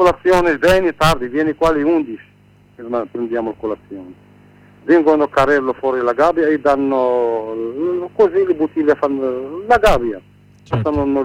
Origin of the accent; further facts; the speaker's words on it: Morocco; now in Taormina, Italy; sono del Marocco, lavorato dal 2007 fino al 2017 a Taormina.